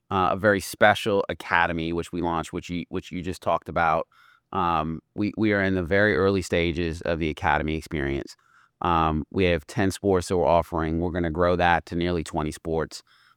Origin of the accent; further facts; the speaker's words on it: Washington, D.C., District of Columbia, United States; And I can't tell you how powerful of an experience that was to be a young kid growing up in Washington, D.C., with Marion Barry as the mayor, Thurgood Marshall on the Supreme Court